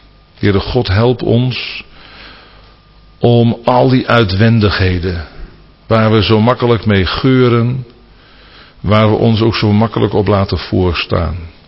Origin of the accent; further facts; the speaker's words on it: Netherlands; Daar zijn wij Hollanders zo goed in.